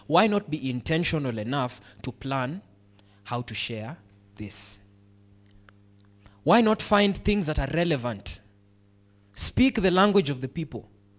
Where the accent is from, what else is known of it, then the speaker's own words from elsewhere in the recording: Homa Bay, Homa Bay County, Kenya; I have a hard time speaking in Kiswahili because I come from Homa Bay.